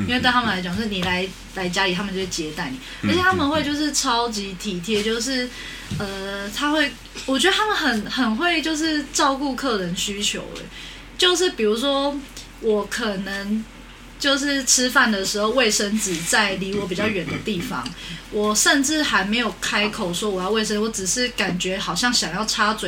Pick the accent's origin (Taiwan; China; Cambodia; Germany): Taiwan; 因为像我是台湾人